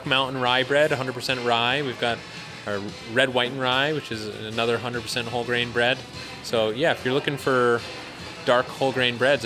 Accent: Vermont, United States; My friend George, who I grew up with in Vermont, was backpacking through town

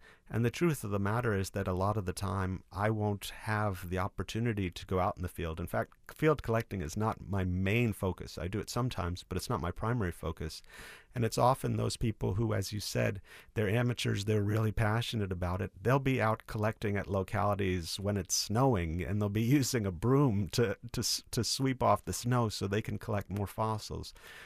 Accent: New York City, New York, United States; Originally, I'm from New York City.

